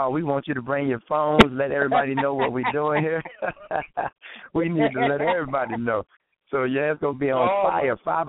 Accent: Saginaw, Michigan, United States; I'm right here from Saginaw, Michigan. You call it the Gnaw.

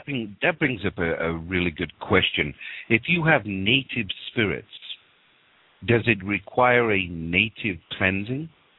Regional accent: York, Yorkshire and the Humber, United Kingdom; But I grew up in Northern England, and there's a city there called York, which is an old Roman fort.

